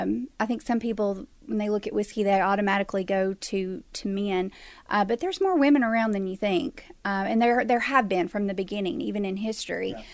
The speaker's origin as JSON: {"language": "English", "region": "Tennessee", "country": "United States", "said": "I'm from Tennessee. I can tell you how much it costs in Tennessee."}